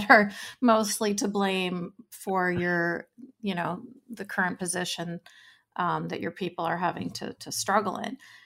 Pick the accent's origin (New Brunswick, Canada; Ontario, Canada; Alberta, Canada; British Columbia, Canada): British Columbia, Canada; Vancouver; So I grew up in Vancouver, BC.